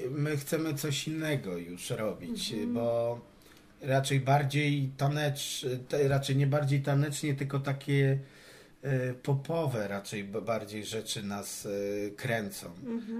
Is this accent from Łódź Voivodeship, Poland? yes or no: no; Małkinia, Masovian Voivodeship, Poland